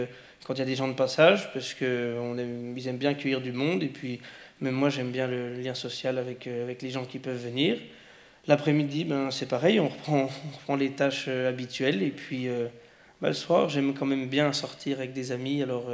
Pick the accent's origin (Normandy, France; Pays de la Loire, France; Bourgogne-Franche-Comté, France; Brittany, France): Bourgogne-Franche-Comté, France; Le Creusot; born there; Pour ma part, je suis né au Creusot, j'ai fait mes études à Autun. On est 100% du cru